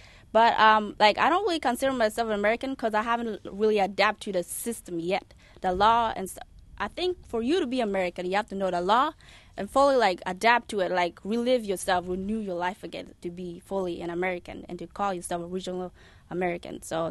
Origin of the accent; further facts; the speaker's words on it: South Sudan; I'm from South Sudan.